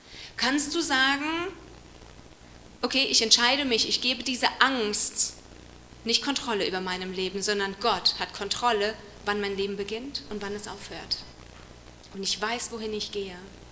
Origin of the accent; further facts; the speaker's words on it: Haiti; ich komme aus Haiti, ich weiß, wie es ist, in tausend verschiedene Fettnäpfchen zu treten.